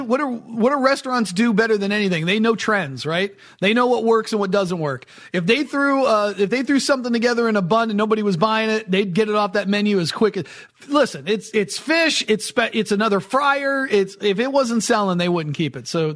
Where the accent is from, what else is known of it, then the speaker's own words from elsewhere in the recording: New England, United States; Let me just say this. I grew up in New England, right? Lobster rolls were a big deal.